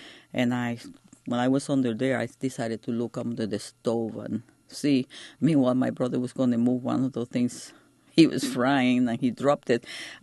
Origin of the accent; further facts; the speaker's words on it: Fajardo, Puerto Rico; born there; I was born in Fajardo, Puerto Rico, and my parents, they both were born in Puerto Rico also.